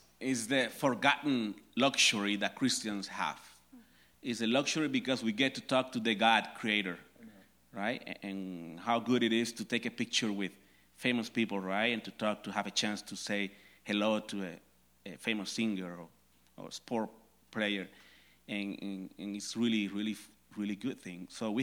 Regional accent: Colombia; I'm from Colombia, and I'm one of the pastors here as well.

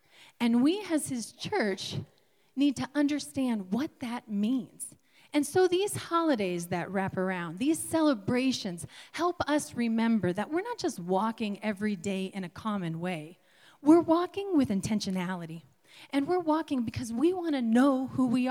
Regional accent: tri-state area, United States; also born or lived in New York; I was born in New York, and I grew up in what we call the tri-state area. So this very small landmass of an intersection of Pennsylvania, New York, and New Jersey.

